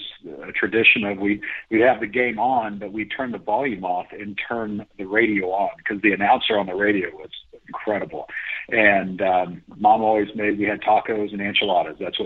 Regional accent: Kansas City, Kansas, United States; born there; I was born in Kansas City, Kansas, and there's five of us.

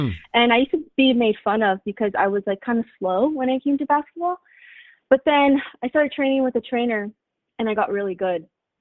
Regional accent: San Pedro, California, United States; born there; Yeah, I was born in San Pedro, California. It's LA County, and I come from a fairly small family.

